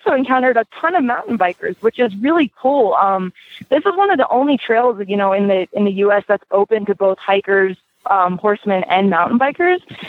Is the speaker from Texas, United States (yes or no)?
yes; Houston, Texas, United States; I'm from Houston, Texas, which is at zero sea level.